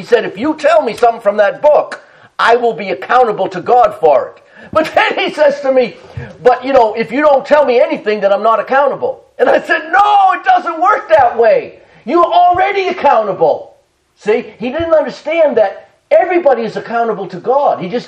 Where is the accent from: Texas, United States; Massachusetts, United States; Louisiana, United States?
Massachusetts, United States; Boston; I was raised in Boston, born in Boston.